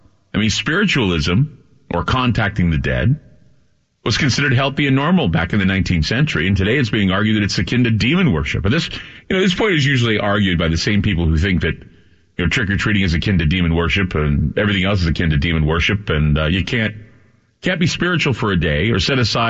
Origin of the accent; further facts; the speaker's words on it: Utah, United States; the newspapers that I had in my home state of Utah